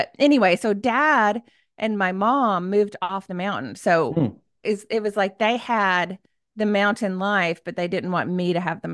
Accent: Tennessee, United States; Well, I have a wonderful family, and we're from Tennessee.

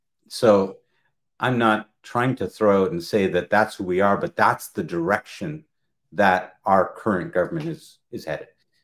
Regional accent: Canada; We're Canadians.

